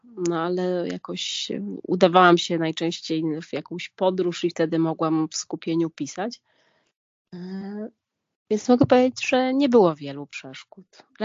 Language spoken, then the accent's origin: Polish; Białystok, Podlaskie Voivodeship, Poland; born there; bo my wszyscy, którzy urodziliśmy się w Białymstoku, i mamy pamięć tego miasta, jesteśmy białystokerami.